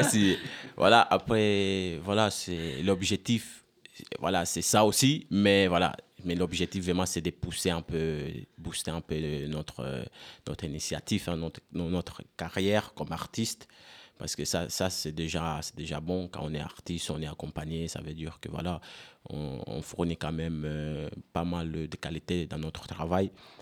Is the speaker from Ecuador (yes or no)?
no; Amiens, Hauts-de-France, France; je suis d'Amiens